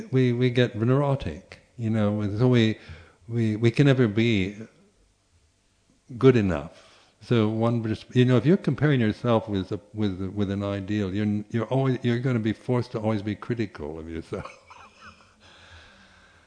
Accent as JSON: {"language": "English", "country": "United States", "said": "I'm from the States"}